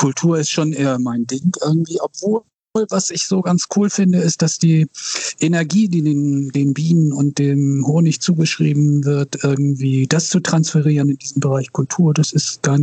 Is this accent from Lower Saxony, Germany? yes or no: no; Hamburg, Germany; Aber ich bin in Wilhelmsburg aufgewachsen irgendwie, also insofern und arbeite eben auch hier.